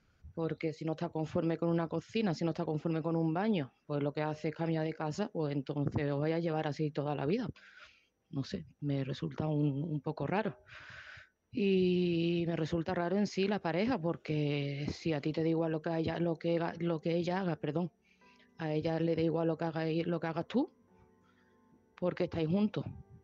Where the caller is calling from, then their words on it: Seville, Andalusia, Spain; de Sevilla